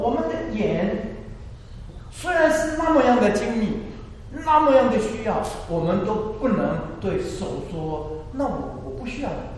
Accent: China; 我跟你说，我们中国人呢，在这方面实在是有缺乏。

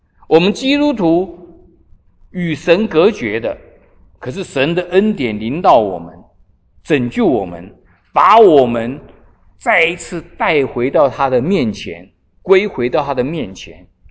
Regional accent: Taiwan; 像以前我们从台湾来的

